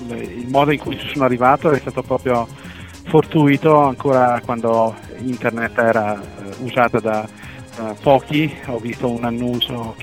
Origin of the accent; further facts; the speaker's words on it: Trento, Trentino-Alto Adige, Italy; also born or lived in Rovereto; now in United States; Io sono nato a Rovereto, però diciamo, la mia famiglia e anche mia moglie siamo tutti quanti di Trento.